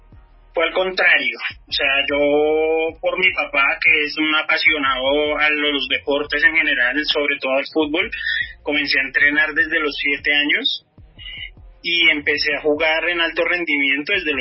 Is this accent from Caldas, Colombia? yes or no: no; Bogotá, Colombia; soy bogotano, tengo 40 años